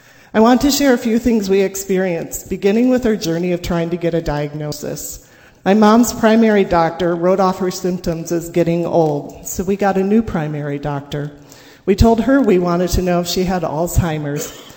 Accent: Mankato, Minnesota, United States; now in Robbinsdale, United States; As I mentioned, I live in Robbinsdale. However, my aging issues that my family experienced were in my hometown, Mankato.

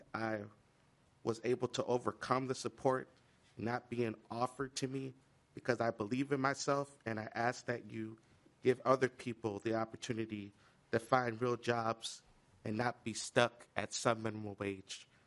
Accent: Minnesota, United States; also born or lived in Arizona; now in Fridley, United States; I live in Fridley, Minnesota. I have some mental health and cognitive disabilities. I grew up in the Twin Cities and moved to Arizona for a few years, but have lived in Minnesota since 1999.

